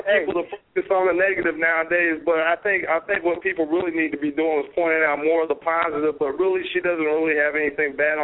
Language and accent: English; California, United States; I am from California, so I'm putting a little spin on the Dallas scene.